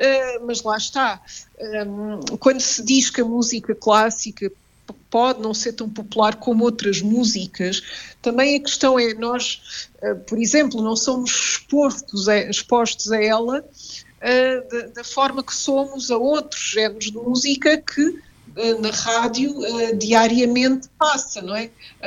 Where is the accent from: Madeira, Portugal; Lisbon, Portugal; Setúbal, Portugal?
Lisbon, Portugal; Oeiras; Eu vivo em Oeiras, eu sou de Oeiras.